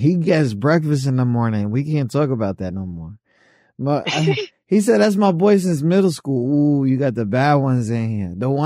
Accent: New York, United States; And, you know, I'm from Nueva York, right? I know we say take it easy.

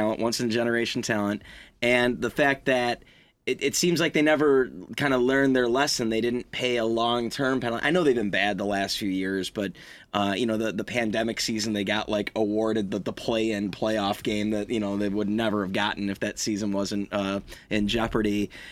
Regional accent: Chicago, Illinois, United States; as a Chicagoan and a hockey fan, yes, it's super exciting

